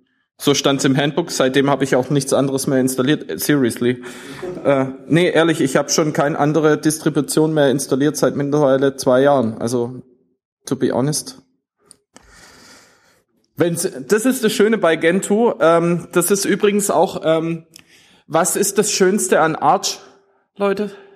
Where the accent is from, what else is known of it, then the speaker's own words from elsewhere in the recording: Swabia, Germany; ja, ich bin Schwabe, dass wir diese deutsche Sprache verwenden wollen.